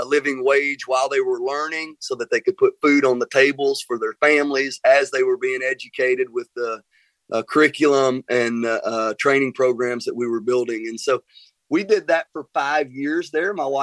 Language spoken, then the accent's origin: English; Tennessee, United States; Sure. Yeah, so I grew up here in Middle Tennessee, was fortunate enough to go to college